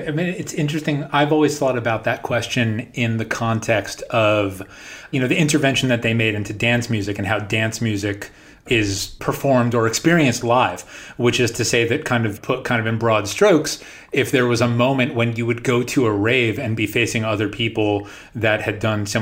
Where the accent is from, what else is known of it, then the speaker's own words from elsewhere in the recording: New York, United States; I grew up in New York and you would turn on 92.3